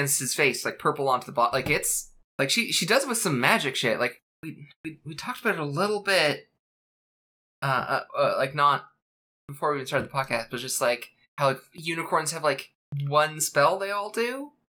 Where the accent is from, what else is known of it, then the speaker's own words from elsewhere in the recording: Canada; I grew up in Canada, and now I'm just...